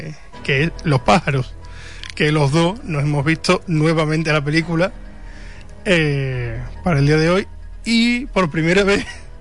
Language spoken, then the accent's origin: Spanish; Huelva, Andalusia, Spain; aquí los que somos de Huelva